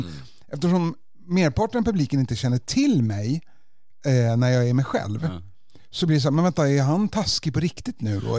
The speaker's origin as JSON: {"language": "Swedish", "country": "Denmark", "second_language": "Swedish", "said": "hej, jag är komiker, bla bla, jag är en dansk man"}